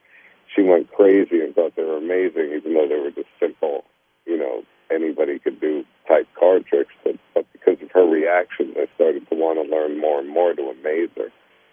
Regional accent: Brooklyn, New York, United States; Like, I grew up in Brooklyn, New York, and had a single mother, and we didn't have many things

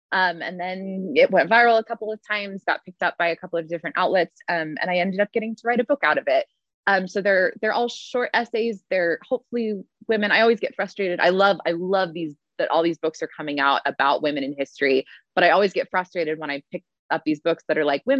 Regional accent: Salt Lake City, Utah, United States; I grew up in Salt Lake City, Utah.

